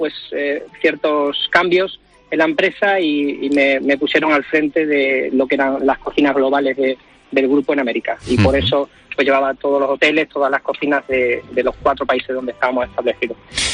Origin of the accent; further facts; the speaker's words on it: Spain; siendo español